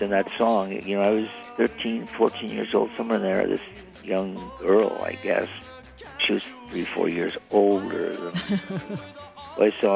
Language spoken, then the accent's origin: English; Ottawa, Ontario, Canada; I heard it the first time back in my hometown of Ottawa, Canada, because I was still living there